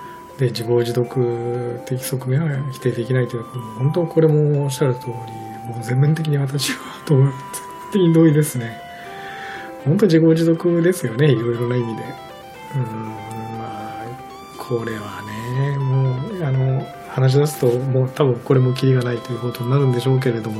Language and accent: Japanese; Shimane, Japan; 私はやっぱりね、島根出身なんで、